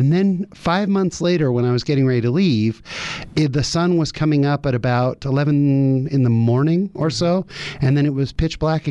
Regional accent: San Jose, California, United States; Yeah, I grew up in San Jose, California, the Bay Area.

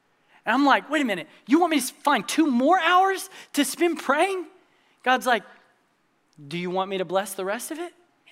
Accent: Franklin, United States; some of my best friends that I grew up with here in Franklin

